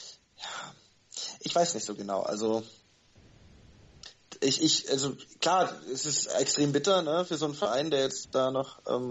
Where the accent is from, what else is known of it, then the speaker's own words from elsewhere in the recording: Tübingen, Baden-Württemberg, Germany; Auch Walter Tigers Tübingen, so, ich komme ja da aus der Ecke